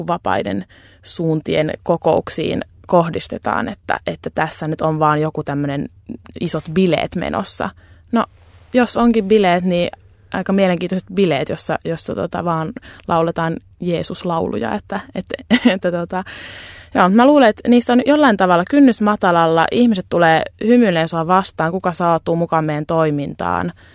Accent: Helsinki, Uusimaa, Finland; mä oon helsinkiläinen.

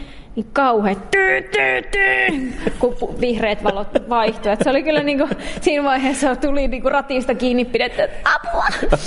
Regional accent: Rovaniemi, Lapland, Finland; now in Kittilä, Finland; mie tuun Rovaniemeltä ja 2017 mie sain viran täällä nuorisotyön ohjaajana ja siitä asti mie oon Kittilässä asunut

